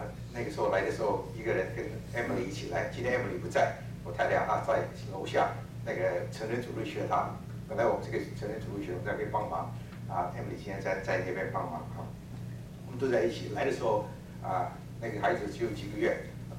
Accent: Hong Kong; moved away as an adult; also born or lived in Shanghai; now in United States; 我是生在上海，在香港长大，那个19岁就来美国念书，那一直就在美国停留下来，来美国的时候就一个人

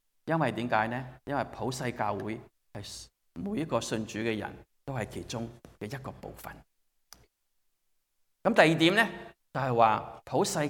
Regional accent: China; 今天呢你和我是中国人

